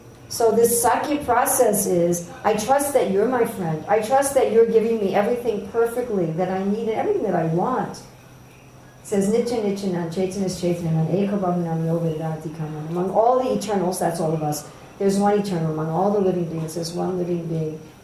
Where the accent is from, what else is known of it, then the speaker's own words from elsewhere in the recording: New York, United States; born there; Oh, really? I was born in New York.